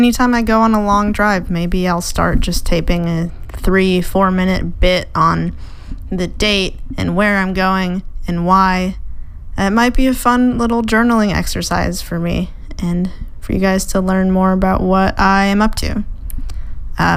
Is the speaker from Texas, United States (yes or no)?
yes; Houston, Texas, United States; I am not from Austin. I'm from Houston, Texas.